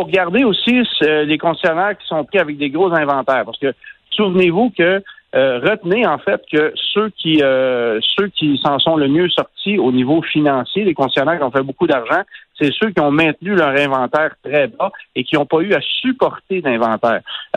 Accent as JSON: {"language": "French", "region": "Quebec", "country": "Canada", "said": "chez nous au Québec"}